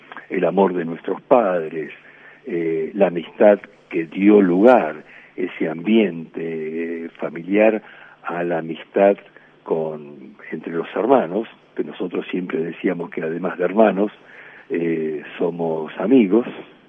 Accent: Florida, Buenos Aires Province, Argentina; yo nací en la capital, en Buenos Aires. Me crié los primeros años en la parte norte de Gran Buenos Aires, en Florida, después otra partecita dentro de mis 2 primeros años de vida en lo que hoy es Luján Porteño, que sería el Bajo Flores

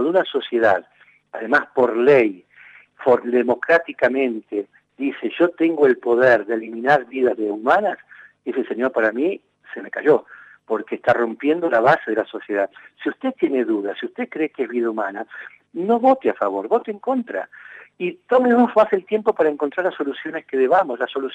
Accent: Argentina; Y yo ya no te lo digo como obispo y como católico, te lo digo como argentino.

